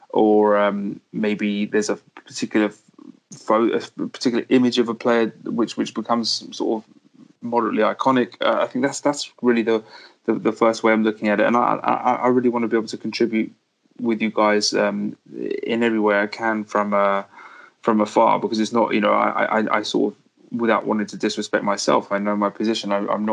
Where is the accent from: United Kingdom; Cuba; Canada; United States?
United Kingdom; England; And I love the way, as an Englishman, I love the way that things are different from just looking at the whole American perspective